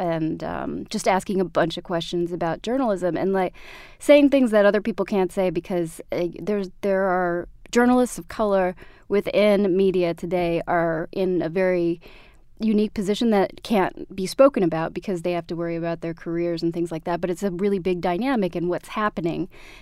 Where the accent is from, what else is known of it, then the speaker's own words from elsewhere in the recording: United States; born there; English is a second language; when I grew up, I was born in the States. I was raised initially in the language, and I spoke it.